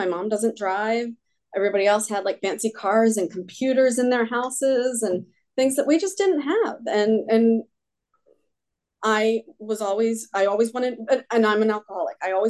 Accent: Washington, District of Columbia, United States; I grew up in Washington, D.C. In a very affluent neighborhood, but I grew up very poor.

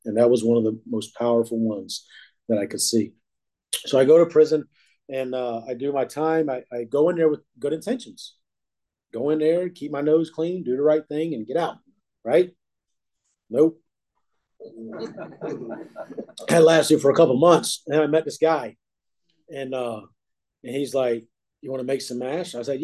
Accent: Virginia Beach, Virginia, United States; I grew up in Virginia Beach, and I would go sit out on the beach sometimes at nighttime and listen to the waves crash

